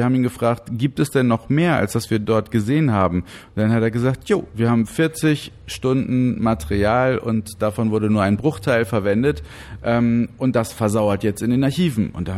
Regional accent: North Sea coast, Germany; denn ich komme von der Nordseeküste, ich bin hinterm Deich groß geworden und ich kannte meine Heimat vorher nicht so

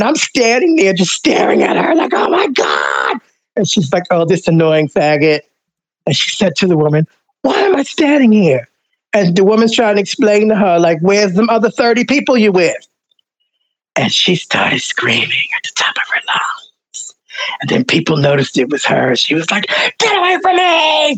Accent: Brooklyn, New York, United States; Born and raised in Brooklyn. I was born in Brooklyn Jewish Hospital, which is a condominium now.

